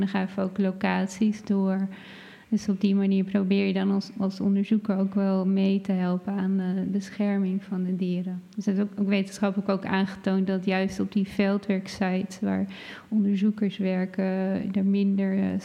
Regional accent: Netherlands; Maar ik ben Nederlandse meid en best wel lang.

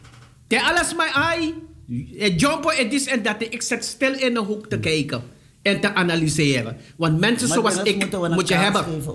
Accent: Suriname; Want ik ben een Surinamer en ik weet hoe mensen kunnen denken

